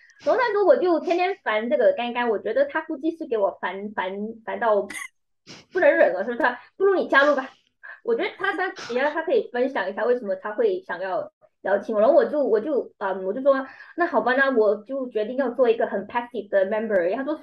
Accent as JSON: {"language": "Chinese", "country": "Malaysia", "said": "在我们马来西亚人， 马来西亚人不要攻击我啊"}